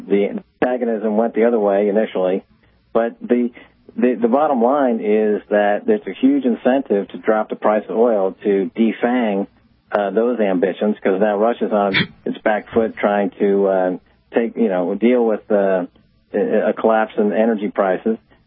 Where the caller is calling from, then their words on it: Paris, Île-de-France, France; I'm calling you from Paris